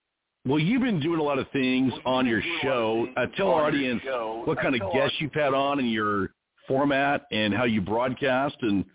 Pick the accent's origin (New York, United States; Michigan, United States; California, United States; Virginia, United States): California, United States; Sacramento; also born or lived in Anaheim; I grew up out there in Sacramento and Anaheim.